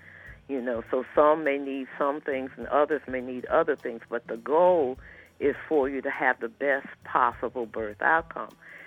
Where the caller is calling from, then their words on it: Georgia, United States; I'm calling from Georgia, and so we haven't had all of the benefits of the Affordable Care Act in terms of expansion of Medicaid.